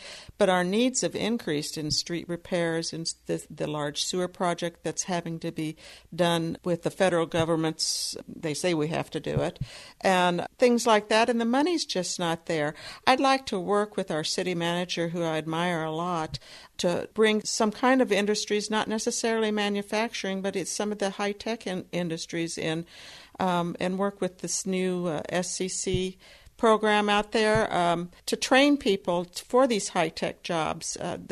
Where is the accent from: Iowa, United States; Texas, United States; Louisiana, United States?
Iowa, United States; Keokuk; I was born and raised in Keokuk, and I can remember when it was a fairly booming town